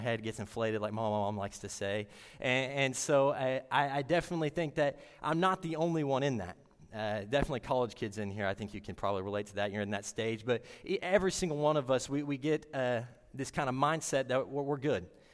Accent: Omaha, Arkansas, United States; So I'm from Omaha, Arkansas. I grew up in a Christian family.

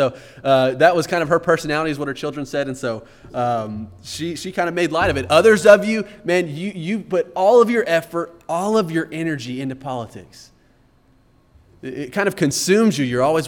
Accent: Texas, United States; I'm from Texas, and you would think, man, I've been around guns.

